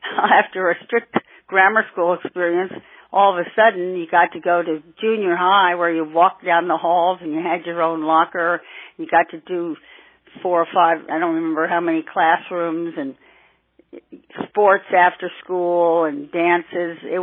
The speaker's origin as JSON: {"language": "English", "town": "Sands Point", "region": "New York", "country": "United States", "tie": "born or raised there", "also_born_or_lived": "Port Washington", "said": "I grew up in Sands Point and Port Washington. Growing up in Sands Point was a lot of fun. It was kind of magical. First, I lived on Barkers Point Road, and then we moved over to Old Sands Point Road."}